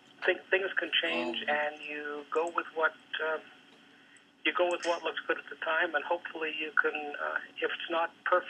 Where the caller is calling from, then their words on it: Grey Highlands, Ontario, Canada; I'm calling from Grey Highland.